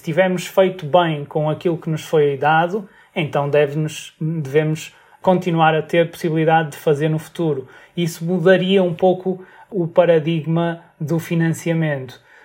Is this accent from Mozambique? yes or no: no; Matosinhos, Norte, Portugal; moved away; also born or lived in Porto; Nascido no Porto, cresci em Matosinhos, até ter saído.